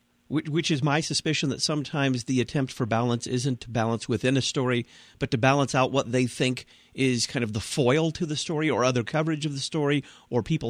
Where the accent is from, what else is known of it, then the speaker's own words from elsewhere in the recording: Dallas, Texas, United States; I grew up in Dallas. You can drive down any major thoroughfare and you're going to see huge United Methodist churches, big ones.